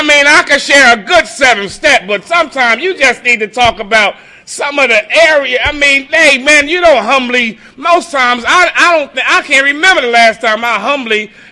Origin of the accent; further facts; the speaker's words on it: Philadelphia, Pennsylvania, United States; Now, I'm a bum from North Philly who nobody wanted to listen to.